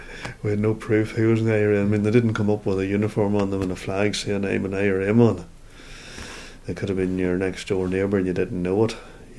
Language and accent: English; Newtownbutler, Northern Ireland, United Kingdom; My mother was born and reared in Newton Butler. And I was born and reared in Newton Butler. So that doesn't make me an Irishman.